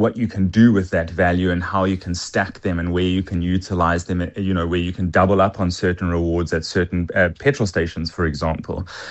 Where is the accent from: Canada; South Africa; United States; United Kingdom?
South Africa; as a South African consumer, always trying to look out for a good deal.